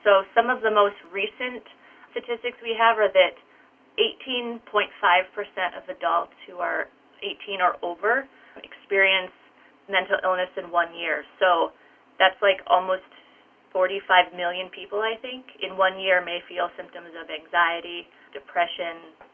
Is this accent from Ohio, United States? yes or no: no; Iowa, United States; I'm very excited about this bill because I'm originally from Iowa, and so Joni Ernst represents, you know, my home state of Iowa